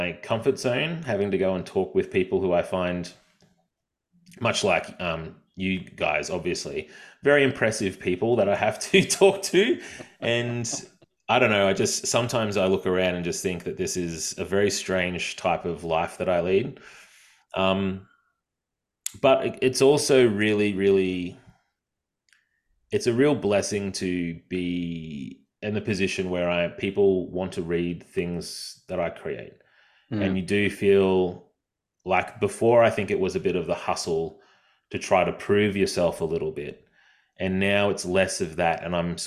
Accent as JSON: {"language": "English", "town": "Brisbane", "region": "Queensland", "country": "Australia", "said": "I had driven down because I'm from Brisbane"}